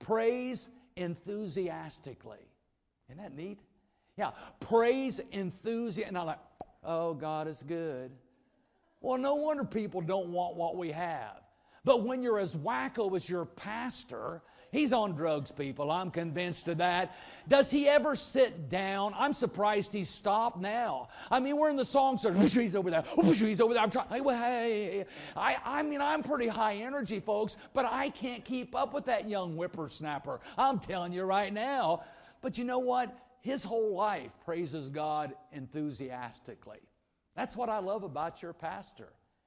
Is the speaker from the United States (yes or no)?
yes; Dunkirk, Indiana, United States; Now, I came from Dunkirk, Indiana, people. It's amazing I got through high school. I think the only reason they let me graduate from Dunkirk High School.